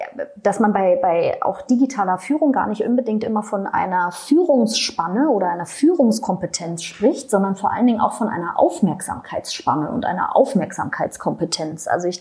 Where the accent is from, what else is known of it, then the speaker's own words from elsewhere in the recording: Berlin, Germany; Ich komme aus Berlin, das rutscht dann so raus.